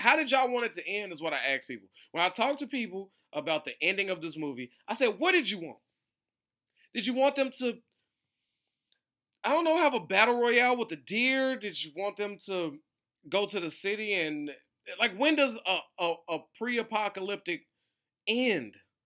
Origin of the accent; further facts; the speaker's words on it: Chicago, Illinois, United States; I'm crossing this fucking street. I'm from Chicago.